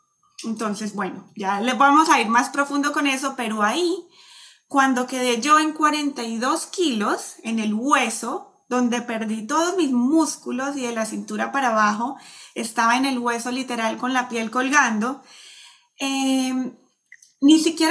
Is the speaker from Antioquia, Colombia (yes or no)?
yes; Medellín, Antioquia, Colombia; es una colombiana, yo soy de Colombia, nací en Medellín, tengo 38 años, ya cumplo 39 este año.